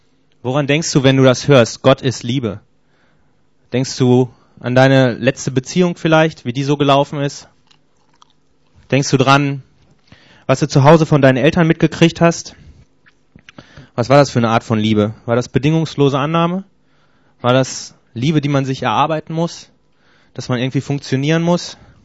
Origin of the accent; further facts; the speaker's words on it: Erkrath, North Rhine-Westphalia, Germany; Ich komme aus der Großstadt Erkrath. Das liegt bei Düsseldorf.